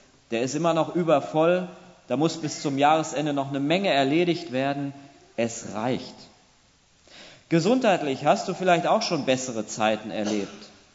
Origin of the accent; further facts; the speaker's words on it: Schalksmühle, North Rhine-Westphalia, Germany; Meine Heimatgemeinde ist Schalksmühle, das liegt im Sauerland. Da bin ich aufgewachsen und meine Eltern wohnen dort in der Nähe auch noch heute.